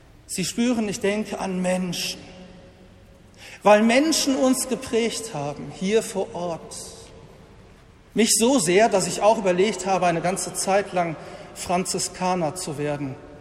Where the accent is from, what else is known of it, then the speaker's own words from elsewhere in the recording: Tönisheide, North Rhine-Westphalia, Germany; der damals in einer schwierigen Situation dann Tönnesheide mit übernahm, meine Heimatgemeinde